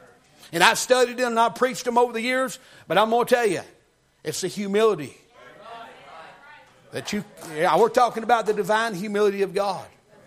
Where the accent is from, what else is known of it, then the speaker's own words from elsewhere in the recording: the South, United States; I guess I could say Brother Dale and I, we're country boys from the South.